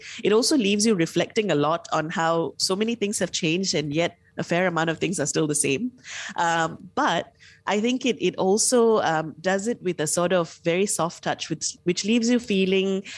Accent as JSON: {"language": "English", "country": "Malaysia", "tie": "born or raised there"}